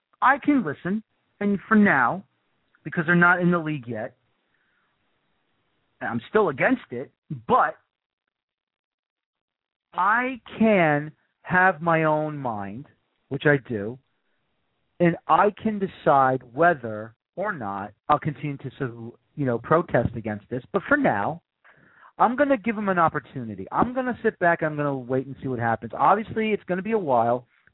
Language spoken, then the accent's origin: English; New York City, New York, United States; I'm born in the Bronx. I'm from the Bronx. I was born on the corner of East 202nd Street and the Grand Concourse. I had to take the subway when I was a kid down to Yankee Stadium